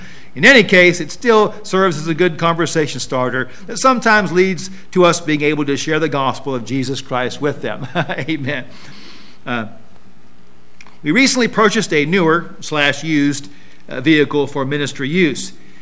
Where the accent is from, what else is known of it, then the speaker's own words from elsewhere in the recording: United States; now in Germany; Today, when folks here discover I'm an American